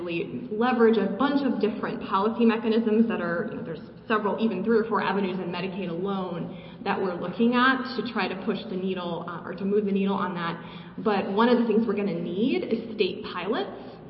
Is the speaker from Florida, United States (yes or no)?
no; Illinois, United States; And in fact, Illinois, here in my home state, has a bill